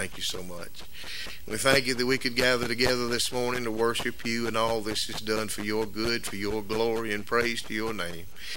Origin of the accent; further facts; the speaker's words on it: Greenville, South Carolina, United States; I was brought up in Greenville, South Carolina, and have fond memories of my childhood there.